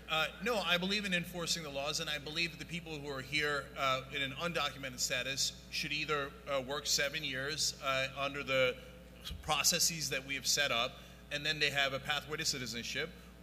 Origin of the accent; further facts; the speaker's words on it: United States; you and I grew up in America with a lot of privilege.